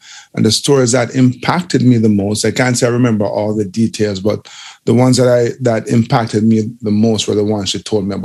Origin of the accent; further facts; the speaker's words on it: Kingston, Jamaica; not my hometown because I'm from Kingston, but certainly my home country.